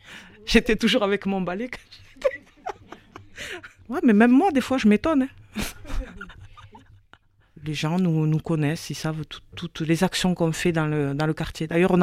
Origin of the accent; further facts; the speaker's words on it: Occitanie, France; On a grandi à Bellefontaine, on a vécu à la Rainerie, donc le Mirail...